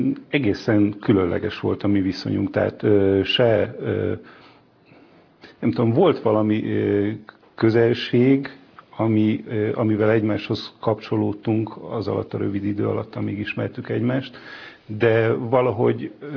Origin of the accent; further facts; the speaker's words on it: Jászkarajenő, Pest, Hungary; Jászkarajánon, Cegléd mellett.